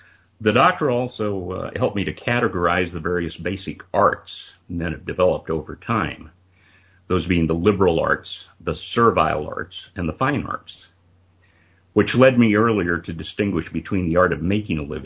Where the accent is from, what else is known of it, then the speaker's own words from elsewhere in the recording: Las Cruces, New Mexico, United States; Well, I was raised mostly in Las Cruces, New Mexico in the 1950s and 60s.